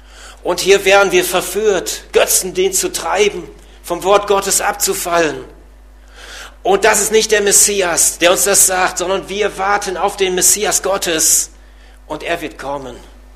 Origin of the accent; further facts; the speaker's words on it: Lower Saxony, Germany; In Ostfriesland, in meiner Heimat